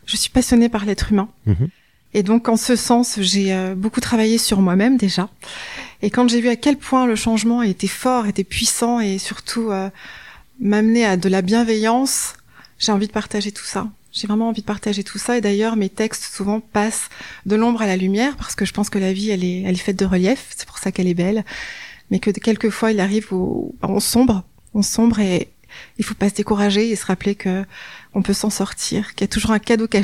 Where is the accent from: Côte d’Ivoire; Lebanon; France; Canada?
France; Paris, Île-de-France; born there; je suis née à Paris de parents qui viennent des îles. Ma mère pour la Réunion et mon père la Martinique. Mmh. Et j'ai un petit peu vadrouillé au travers de la France avec ma mère.